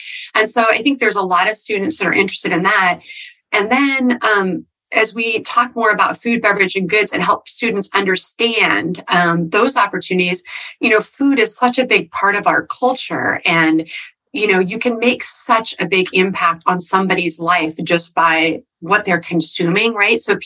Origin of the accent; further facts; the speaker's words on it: Cannon Beach, Oregon, United States; I grew up in a small rural part of Oregon. I grew up in Cannon Beach.